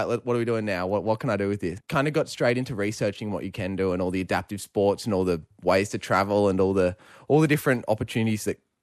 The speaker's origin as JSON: {"language": "English", "town": "Sydney", "region": "New South Wales", "country": "Australia", "tie": "born or raised there", "said": "So I grew up on near Manly Beach in Sydney, surfing, skating, mountain biking, skiing, just love scaring myself."}